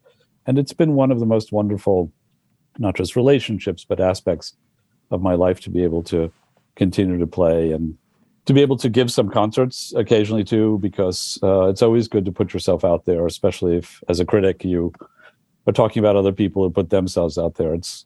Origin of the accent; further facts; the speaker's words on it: New York, United States; But growing up in the Village, it was a much more of a community. It was much more middle class.